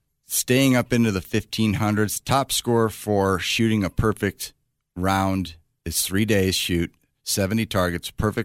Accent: Reno, Nevada, United States; where are you from? I'm like, oh, Reno, Nevada.

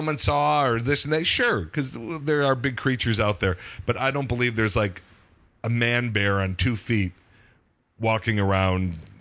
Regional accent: Chicago, Illinois, United States; Chicago, yeah. Well, Chicago area.

